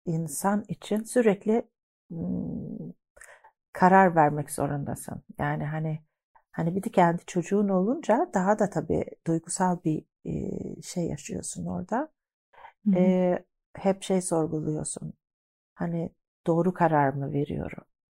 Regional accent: Sweden; ben İsveç'te doğdum, büyüdüm.

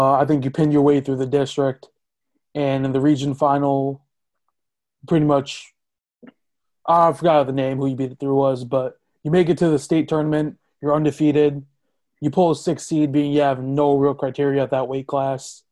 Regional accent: South Brunswick, New Jersey, United States; I'm from South Brunswick, so we were in a quad against you guys.

